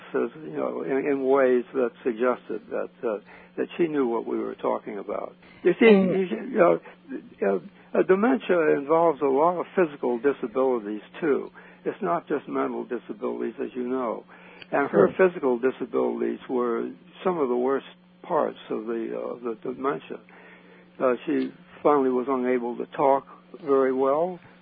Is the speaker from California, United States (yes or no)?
yes; Sacramento, California, United States; And occasionally I got weekend passes and went back to my hometown, Sacramento, and there I met Yvette.